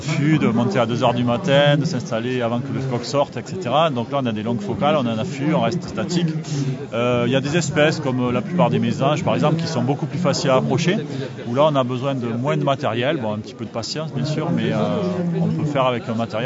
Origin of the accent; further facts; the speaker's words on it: Occitanie, France; nous, on est originaire du coin, hein, de la Bigorre.